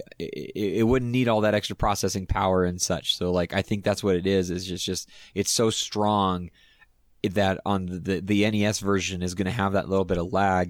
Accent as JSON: {"language": "English", "region": "Tennessee", "country": "United States", "said": "I came from Tennessee at the time when they went to Super Bowl, so like it was really easy for me to get into them."}